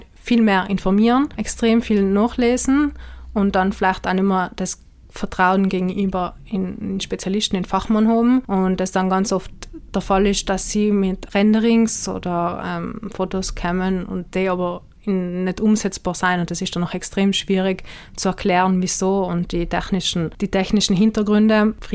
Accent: Trentino-Alto Adige, Italy; bei uns in Südtirol kennt jeder, der einen kennt

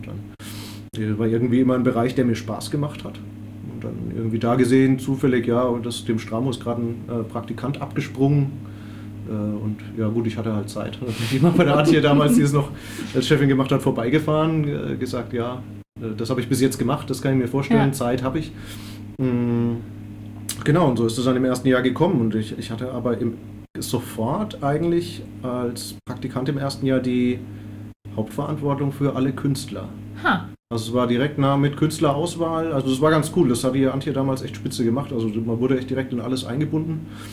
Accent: Würzburg, Bavaria, Germany; auch als Würzburger, irgendwie nicht präsent vorher.

